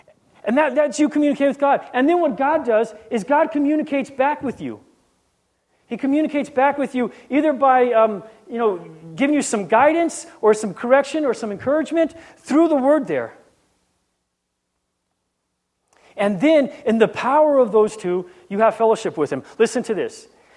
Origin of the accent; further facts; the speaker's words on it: Guam; When we were younger, when we were growing up on Guam, Danny, these might sound familiar.